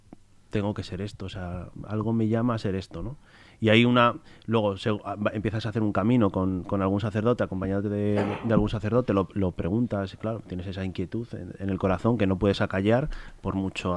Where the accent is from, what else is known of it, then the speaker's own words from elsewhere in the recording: Madrid, Community of Madrid, Spain; llevo viviendo aquí 5 años, pero soy de Madrid.